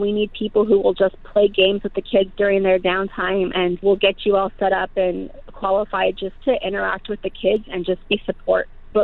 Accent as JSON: {"language": "English", "town": "Santa Clara", "region": "California", "country": "United States", "tie": "born or raised there", "said": "I grew up in Santa Clara doing dance and theater."}